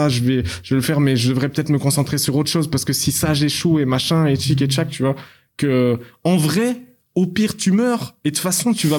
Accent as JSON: {"language": "French", "country": "Belgium", "said": "Je suis belge, moi, déjà. Donc, nous, on est loin de ça."}